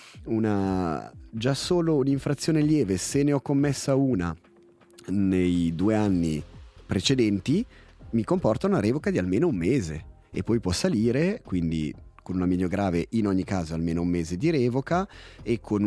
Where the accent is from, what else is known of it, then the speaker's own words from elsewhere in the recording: Ticino, Switzerland; mentre bene o male da ticinese in Ticino tendiamo nel grosso a rispettare.